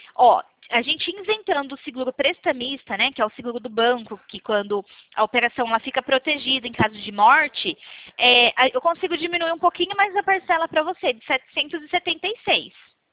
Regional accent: São Paulo, Brazil; Eu sou de São Paulo

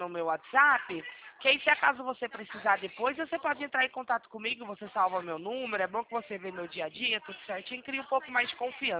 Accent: Ribeirão Preto, São Paulo, Brazil; Eu sou de Ribeirão Preto

